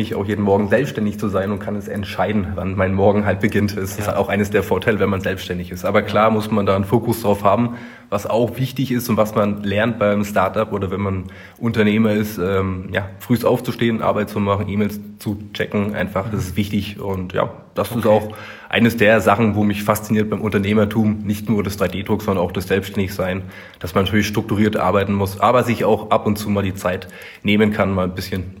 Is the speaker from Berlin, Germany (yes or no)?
yes; Berlin, Germany; born there; da ich ein gebürtiger Berliner bin und jetzt hier in dem schönen Mittelfranken lebe und arbeite